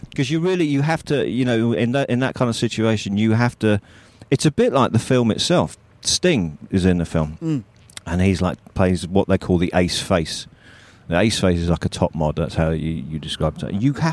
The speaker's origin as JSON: {"language": "English", "country": "United Kingdom", "said": "Because I am so British"}